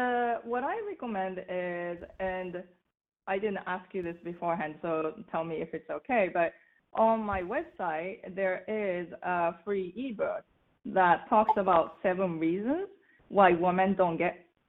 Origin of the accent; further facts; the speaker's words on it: Japan; I'm originally from Japan. We don't wear shoes in the house.